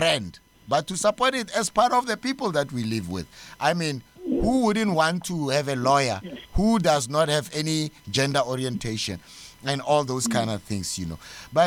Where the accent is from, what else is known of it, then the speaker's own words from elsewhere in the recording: South Africa; Especially that we come from South Africa and we're talking about getting to tolerate each other.